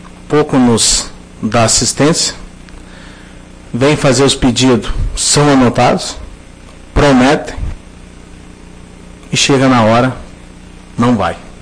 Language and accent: Portuguese; Sobradinho, Rio Grande do Sul, Brazil; Sou novo no município, há 2 anos e meio residindo aí. Vim da cidade de Sobradinho.